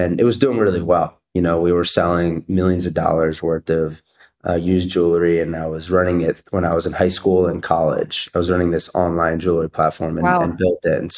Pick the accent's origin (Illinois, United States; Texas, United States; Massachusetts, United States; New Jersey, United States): New Jersey, United States; Cherry Hill; So I grew up in South Jersey, in Cherry Hill, New Jersey, and my parents are both immigrants from Israel